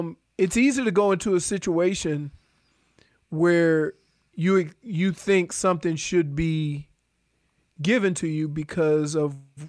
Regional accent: Colorado, United States; So I was from Colorado, my whole high school.

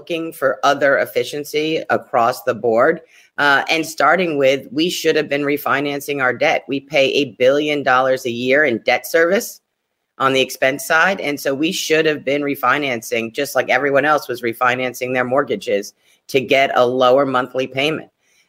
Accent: Brooklyn, New York, United States; I was adopted as well as two of my siblings who are Black. And we were raised in Brooklyn in the 70s and 80s.

